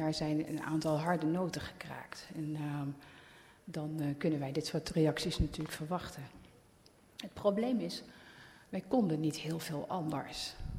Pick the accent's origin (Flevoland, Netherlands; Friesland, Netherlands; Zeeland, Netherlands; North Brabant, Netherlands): North Brabant, Netherlands; Budel; now in Amsterdam, Netherlands; Maar ik kom uit Budel